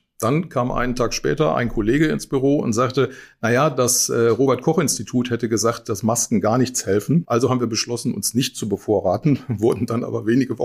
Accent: Wesel, North Rhine-Westphalia, Germany; Ich bin aufgewachsen in Wesel am schönen Niederrhein, dann nach Schule, Internat, habe ich in Saarbrücken angefangen zu studieren

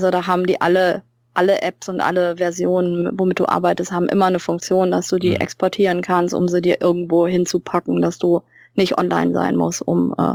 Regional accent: Kamp-Lintfort, North Rhine-Westphalia, Germany; also ich komme aus Kamp-Lintfort ursprünglich und das ist 20 Minuten von Essen entfernt.

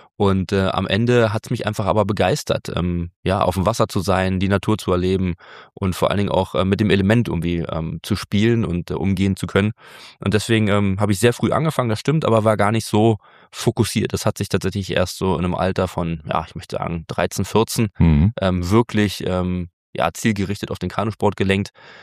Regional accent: Spandau, Berlin, Germany; ich bin, wie gesagt, gebürtiger Spandauer und ich bin auch stolz darauf.

